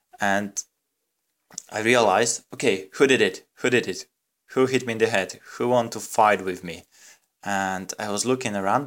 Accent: Poland; English is a second language; I'm from Poland

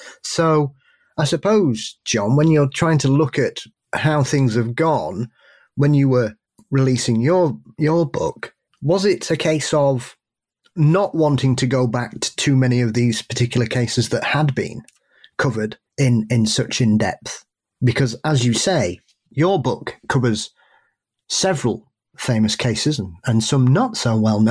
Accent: Yorkshire and the Humber, United Kingdom; being a Yorkshireman

